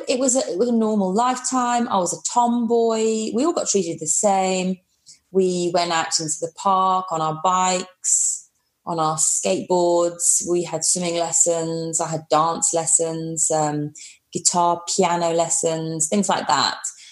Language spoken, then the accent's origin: English; Birmingham, West Midlands, United Kingdom; also born or lived in Blackpool; I was born just outside Blackpool, and I was the first born of 4. Then when my brother came along the next year, we moved to Birmingham